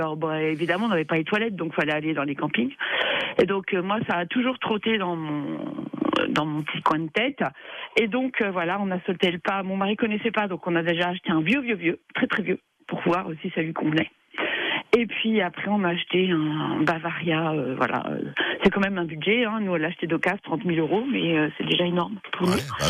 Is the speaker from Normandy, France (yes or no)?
yes; Normandy, France; Parce que moi, je suis normande.